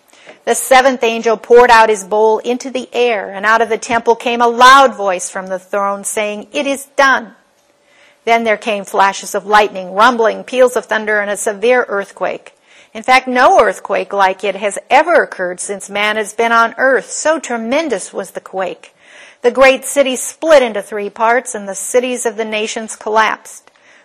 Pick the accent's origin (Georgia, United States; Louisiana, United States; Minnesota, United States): Minnesota, United States; Minneapolis; Now, I grew up in Minneapolis, and I remember they took us up in the Fauché Tower.